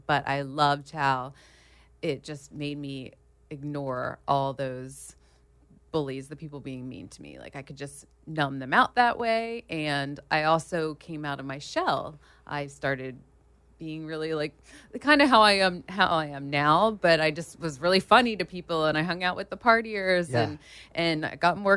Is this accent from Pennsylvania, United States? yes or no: yes; Pennsylvania, United States; now in Los Angeles, United States; I'm from Pennsylvania, outside of Philadelphia.